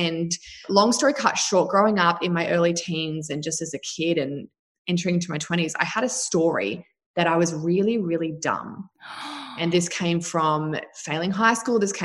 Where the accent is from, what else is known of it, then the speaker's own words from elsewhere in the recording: New Zealand; now in Australia; We grew up in New Zealand, then moved to Australia. I've always loved being super active. I grew up on dairy farms, riding motorbikes.